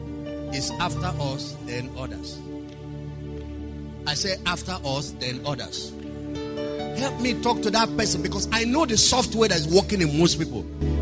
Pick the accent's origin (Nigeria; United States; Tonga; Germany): Nigeria; I don't deny that I'm a Nigerian